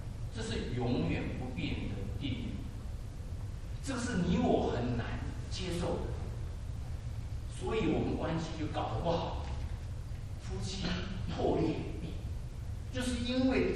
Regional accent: Taiwan

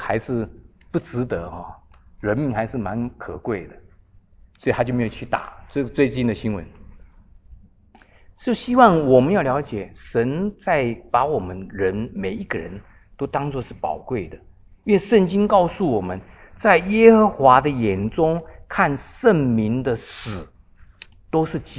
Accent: China; 我们中国人观念是这样子啊，我们在那种环境中长大的就是这样子啊

